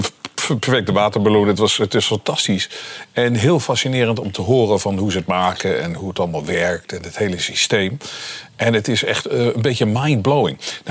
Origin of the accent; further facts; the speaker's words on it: Netherlands; Wij als Nederlanders waren natuurlijk de enige die dronken